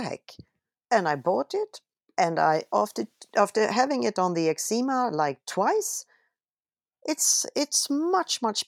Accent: Sweden; English is a second language; Every time that I come home to Sweden from Mallorca, I get some kind of eczema on my two of my left-hand fingers.

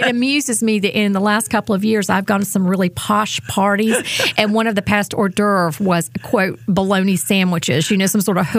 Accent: North Carolina, United States; Exactly. I grew up in Watauga County, which is where Boone is, where Appalachian State University is.

